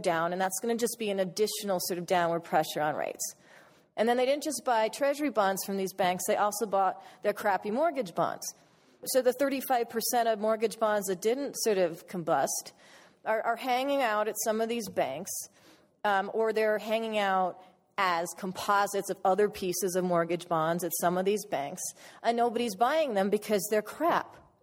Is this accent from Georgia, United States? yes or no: no; California, United States; I'm from California. I live partly in LA and in a town called Ojai